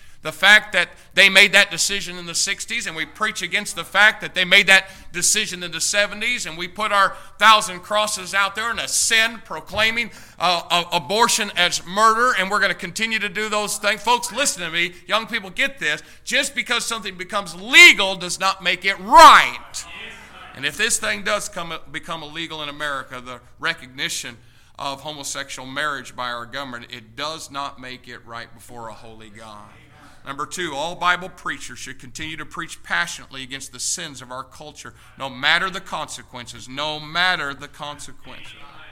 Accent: Indiana, United States; Lord, Indiana, this is my home state. This is where I was born. This is where I was raised. This is where I was educated.

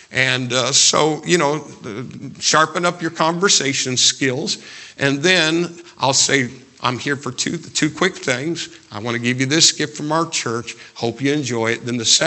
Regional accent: Brazil, Indiana, United States; also born or lived in Greencastle, United States; we moved from Greencastle to Brazil, Indiana, and crossed the road with some Christian folks.

